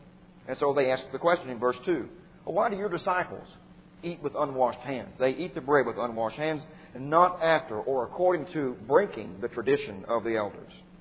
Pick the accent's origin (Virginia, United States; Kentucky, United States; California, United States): Kentucky, United States; back up in my hometown of Kentucky